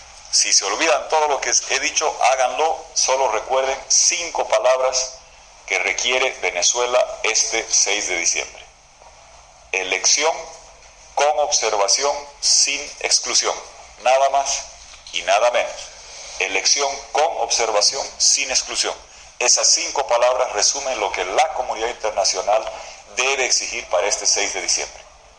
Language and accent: Spanish; Bolivia; vengo de Bolivia